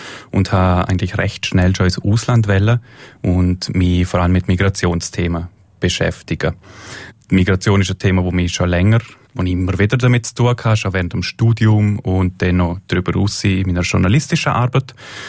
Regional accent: Eschen, Liechtenstein; Ich bin in Eschen aufgewachsen, habe 18 Jahre hier gewohnt.

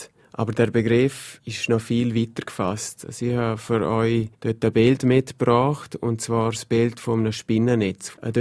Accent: Liechtenstein; wo wir auch als Liechtensteiner einen grossen Einfluss haben mit unserem Konsum

